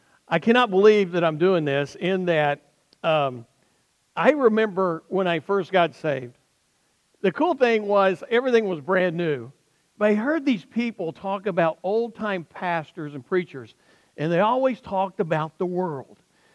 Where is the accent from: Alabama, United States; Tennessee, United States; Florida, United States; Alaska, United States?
Alabama, United States; I'm from Alabama.